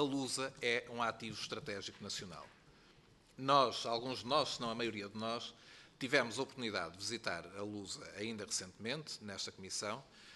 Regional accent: Portugal

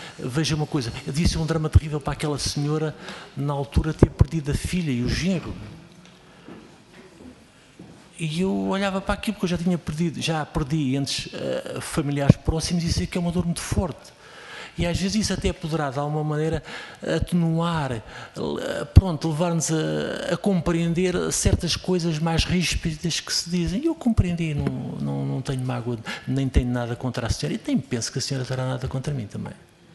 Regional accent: Portugal; somos portugueses

